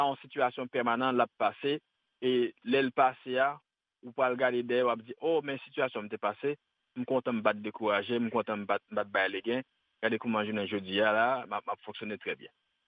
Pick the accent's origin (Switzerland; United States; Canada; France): United States; Washington, District of Columbia; French is a second language; je suis sorti quitter notre Carolina, je viens de Washington, DC. C'est là que je viens de Washington, D.C.